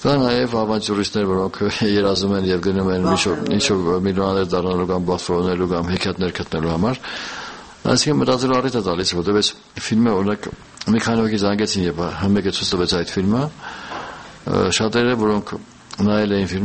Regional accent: Georgia; երկուսը Վրաստանից ենք, վրացը հայ

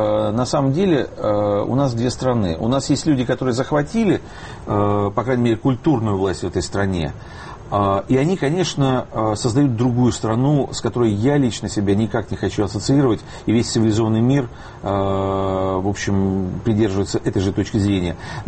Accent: Lviv, Lviv Oblast, Ukraine; Я сам родом из Львова, с Украины.

